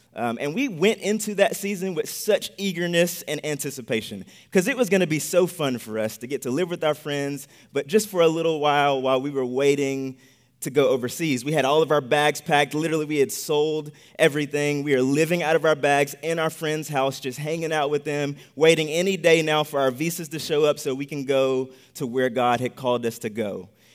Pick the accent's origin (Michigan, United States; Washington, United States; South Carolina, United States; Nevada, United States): South Carolina, United States; Gaffney; now in China?; We are from Gaffney, South Carolina, moving from a county of 13,000 people to a city of 12 million people.